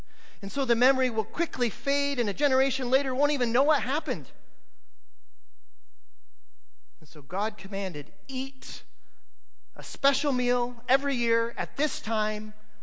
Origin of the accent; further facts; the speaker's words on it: Michigan, United States; I grew up in Michigan, and there the Thanksgiving holiday has some unfortunate connections.